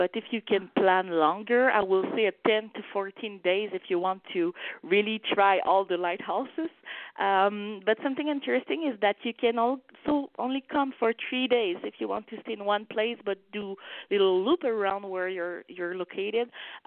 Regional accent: Quebec, Canada; I was born and raised in Bas-Saint-Laurent, but I did travel the world before deciding to coming back to my own place.

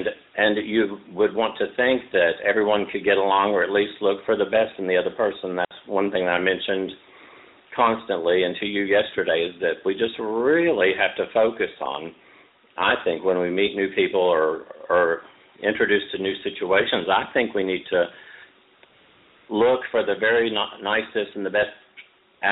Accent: Nashville, Tennessee, United States; now in Arkansas, United States; I grew up in Nashville, Tennessee. I now live in Arkansas, but I still do some songwriting with other people in Nashville

